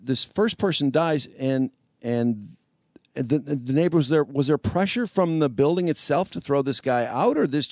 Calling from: Detroit, Michigan, United States

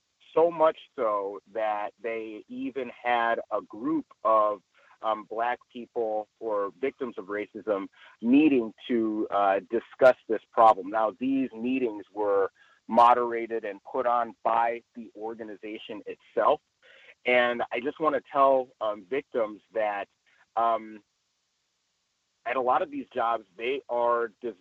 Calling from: Chino Hills, California, United States; I am calling in from Chino Hills.

